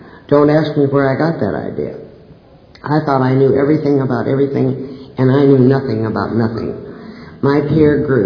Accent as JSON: {"language": "English", "town": "Denver", "region": "Colorado", "country": "United States", "tie": "born or raised there", "said": "I grew up in Denver. I grew up with wonderful parents, two brothers."}